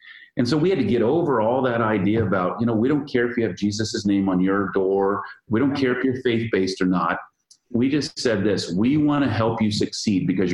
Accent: Fremont, California, United States; we were at the time in my hometown of Fremont

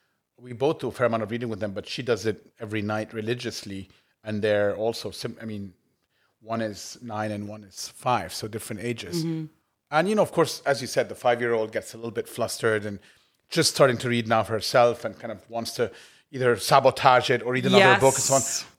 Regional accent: Egypt; I grew up in Egypt and there was very little in my mind about being Egyptian. I mean, I was just Egyptian.

